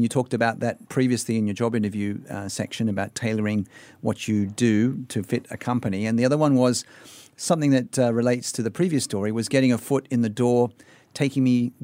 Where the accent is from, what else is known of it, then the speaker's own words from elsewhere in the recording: Australia; when I was growing up in Australia.